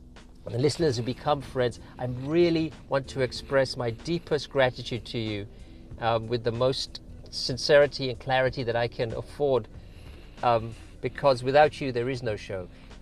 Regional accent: England, United Kingdom; moved away as an adult; now in United States; So I'm originally from England. Just a background for you. I'm originally from England. I moved to the United States about 14 years ago, and I became a citizen this year as well.

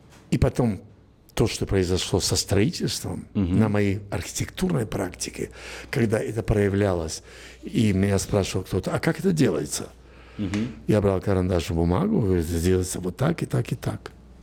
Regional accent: Samarkand, Samarqand Region, Uzbekistan; born there; first language Spanish; Russian is a second language; я родился в Самарканде, я родился в сене испанской колонии, все говорили по-испански, включая мама, которая знала испанский язык из университета.

